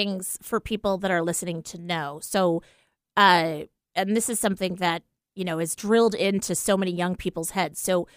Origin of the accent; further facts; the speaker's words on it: East Coast, United States; And although we're from the East Coast, it's really hard having her so far.